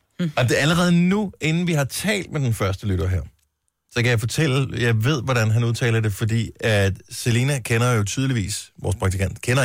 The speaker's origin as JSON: {"language": "Danish", "region": "Region of Southern Denmark", "country": "Denmark", "said": "jeg er fra Fyn."}